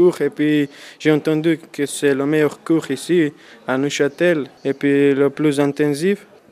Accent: North Macedonia; French is a second language; moved away as an adult; je viens de Macédoine et j'ai 19 ans. J'ai famille ici, mon oncle, ma tante et mes cousins.

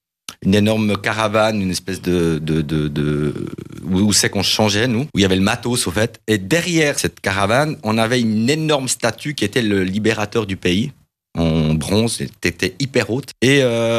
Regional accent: Lecce, Apulia, Italy; Moi, j'ai mon père qui est Lecce, qui vient de là, et ma mère a un père de Taranto

